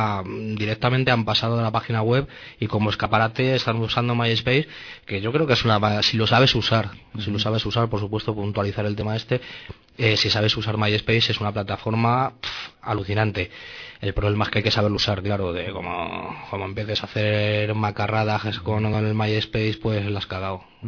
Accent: Madrid, Community of Madrid, Spain; O sea, es que somos de Madrid. El problema es que somos de Madrid

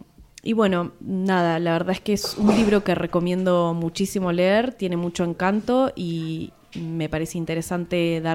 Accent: Argentina; soy argentina

